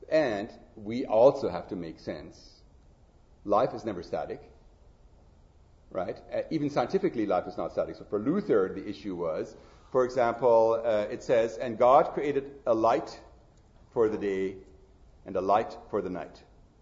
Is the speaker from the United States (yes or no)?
no; Riga, Latvia; now in Canada; in my hometown of Riga, in 1939, after October the 6th, we have to sign away our property, our citizenship. For that, we got moved into German-occupied Poland, right? And then as the Red Army advanced, then we made it further west, and then in 51, we made it over to Canada.